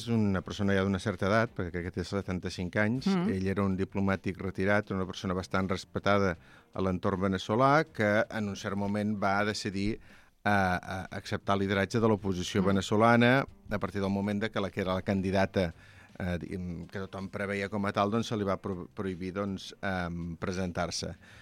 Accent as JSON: {"language": "Catalan", "town": "Sabadell", "region": "Catalonia", "country": "Spain", "tie": "born there", "said": "la família sí que ho és … venen d'allà, però jo ja vaig néixer... Vaig néixer a Sabadell i amb molt orgull."}